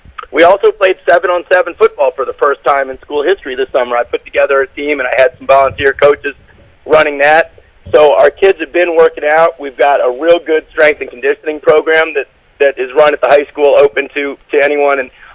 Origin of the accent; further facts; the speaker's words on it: East Coast, United States; moved away as an adult; now in Texas, United States; Sure. I'm originally from the East Coast.